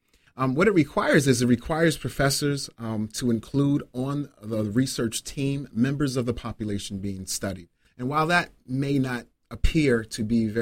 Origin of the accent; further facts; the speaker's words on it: Harlem, New York, United States; also born or lived in North New Jersey; So I'm originally from Harlem. You should know that. Also raised in North New Jersey, too.